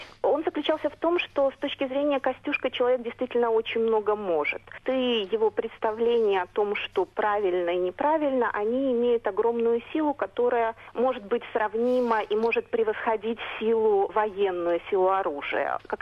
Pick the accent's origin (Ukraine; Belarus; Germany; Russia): Belarus; Minsk; а я сама из Беларуси, из Минска